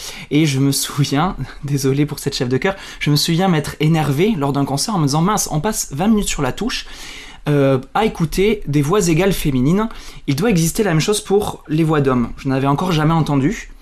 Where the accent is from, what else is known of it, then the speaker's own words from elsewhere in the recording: Occitanie, France; Alors, je suis originaire du nord de Toulouse. J'y ai vécu pendant plus de 20 ans avec ma famille.